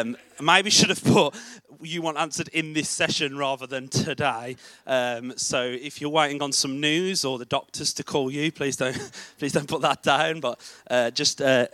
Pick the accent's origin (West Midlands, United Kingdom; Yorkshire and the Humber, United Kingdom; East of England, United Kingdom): West Midlands, United Kingdom; Birmingham; accent: Birmingham; As you can tell from my accent, I am from Birmingham, and it's Birmingham, not the Black Country. They're very different places.